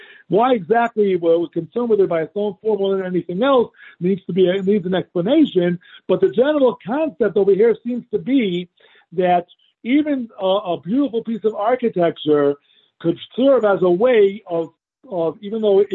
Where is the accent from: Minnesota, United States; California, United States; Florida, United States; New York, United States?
New York, United States; I grew up in New York, so I'm more kinds of things that people call mountains.